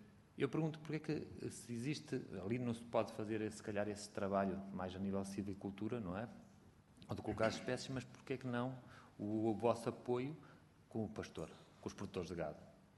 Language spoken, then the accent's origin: Portuguese; Ponte da Barca, Viana do Castelo, Portugal; a minha região, que eu venho do Alto Minho, e de Ponta Barca, precisamente